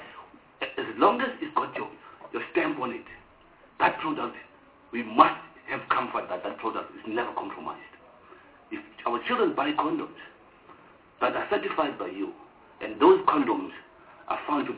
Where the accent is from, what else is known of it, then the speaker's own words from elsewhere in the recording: South Africa; I'm South African. We all South Africans in this country.